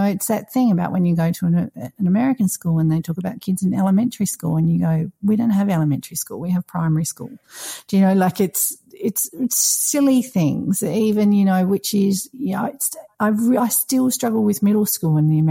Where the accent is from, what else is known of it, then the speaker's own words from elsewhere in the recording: Australia; But I've had a couple of kids return home to Australia to go to school.